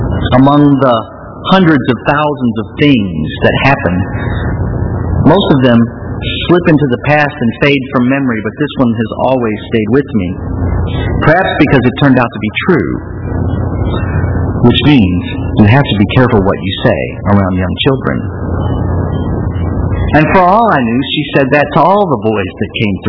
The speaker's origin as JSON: {"language": "English", "town": "St. Louis", "region": "Missouri", "country": "United States", "tie": "born or raised there", "said": "Yogi Berra is from St. Louis, which I guess is my hometown. I could be more specific than that, but he was one of the hometown heroes"}